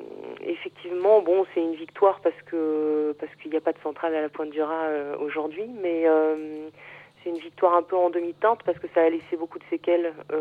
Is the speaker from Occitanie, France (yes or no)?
no; Douarnenez, Brittany, France; parce que je suis originaire d'Ouarnenez, pas très loin de Plogoff